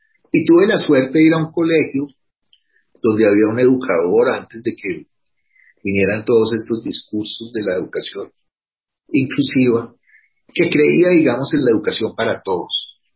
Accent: Spain; born there; Yo nací en España, de una familia, mi madre es española, mi padre colombiano.

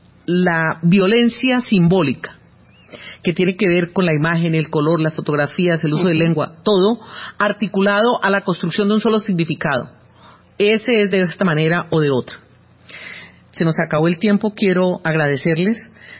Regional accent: Colombia; nuestros verdaderos problemas como latinoamericanos y como colombianos en particular.

